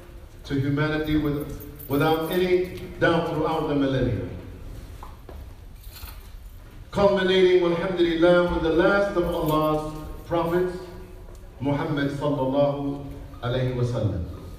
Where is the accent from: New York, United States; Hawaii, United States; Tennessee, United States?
New York, United States; I grew up in Brooklyn, New York, so my reality, my background is different.